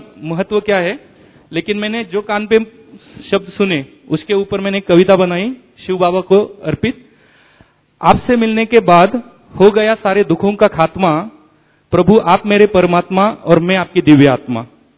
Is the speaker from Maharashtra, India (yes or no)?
yes; Pune, Maharashtra, India; और मैं सातवाड़ी सेंटर पुणे महाराष्ट्र से आया हूँ।